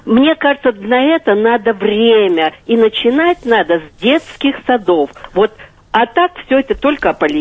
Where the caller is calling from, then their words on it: Kyiv, Ukraine; Добрий день. Я із Києва.